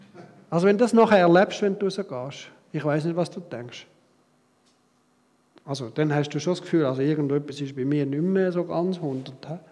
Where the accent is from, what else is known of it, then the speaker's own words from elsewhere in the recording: Switzerland; Weil wir so gut sind als Schweizer.